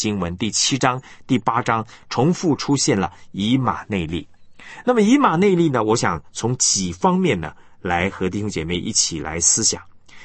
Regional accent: China; 因为我们中国人是讲关系的嘛

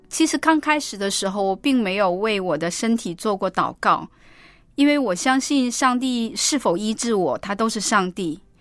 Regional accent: Heilongjiang, China; 大家好，我是来自于黑龙江的

